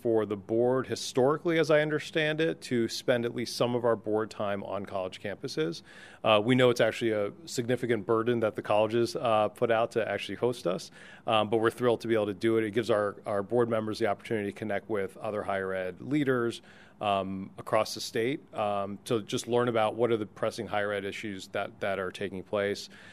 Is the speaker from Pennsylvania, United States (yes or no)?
yes; Pittsburgh, Pennsylvania, United States; I was sharing earlier that I grew up in Pittsburgh, spent a lot of time on campuses of this type, small liberal arts colleges in and around Pittsburgh.